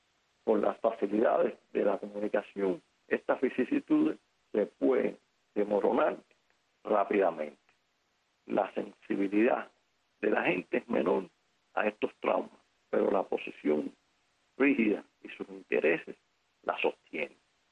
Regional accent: Cuba; Todos los cubanos debemos hacer el esfuerzo necesario para librarnos de la tiranía gastrocomunista y vivir en nuestra tierra una vida feliz y próspera.

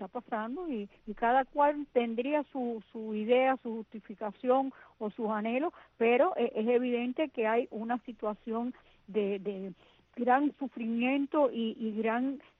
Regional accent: Cuba; los que estamos aquí sufriendo estas condiciones somos los cubanos, ¿no?

